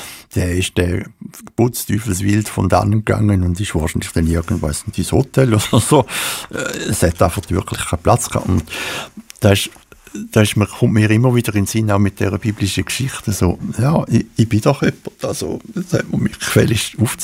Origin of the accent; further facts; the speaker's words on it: Switzerland; als Schweizer, wo wir so ein paar Seen haben und ein paar Flüsse, ist der Atlantik schon einfach noch etwas anderes